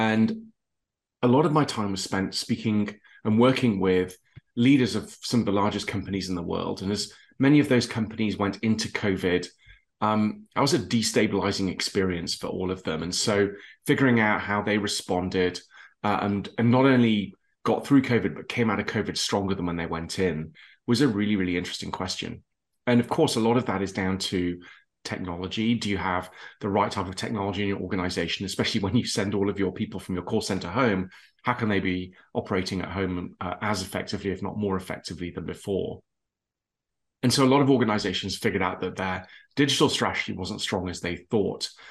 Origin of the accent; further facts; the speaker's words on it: England, United Kingdom; born there; also born or lived in Middle East; I was born in England. You can tell from my accent, but lived in the Middle East for quite some time. Boarding school. I ended up doing speaking languages, learning French and German.